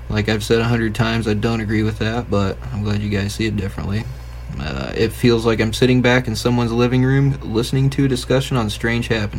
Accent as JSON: {"language": "English", "country": "United States", "said": "I am American, so we butcher pretty much anything that we can, whether it be meat or words, whatever."}